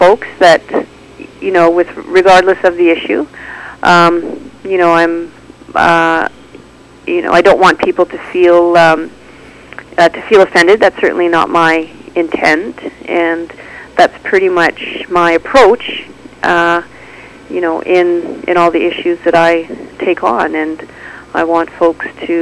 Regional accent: Langley, British Columbia, Canada; also born or lived in Nova Scotia / Manitoba; I was born in Langley, and raising in Canada, was in BC for about a year, then on the East Coast in Nova Scotia for a year, and northern Manitoba for about 10 years.

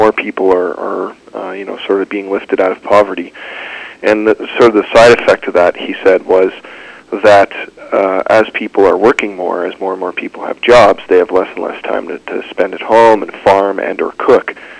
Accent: Canada; you know, I'm a Canadian

